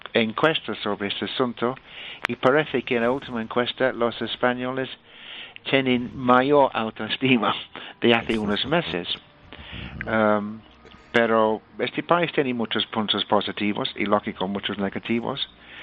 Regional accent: United Kingdom; Spanish is a second language; now in Spain; yo me siento pues más español que británico, a pesar de mi acento de Giri. Y que con mis 69 años

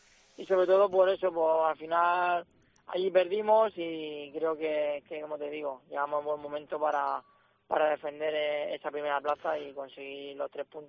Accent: Murcia, Region of Murcia, Spain; He vivido muchos años en Real Murcia. Soy murciano y murcianista

